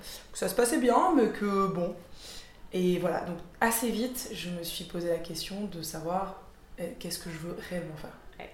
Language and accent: French; France; moved away as an adult; now in Brussels, Belgium; je suis française et je vis en Belgique depuis 4 ans.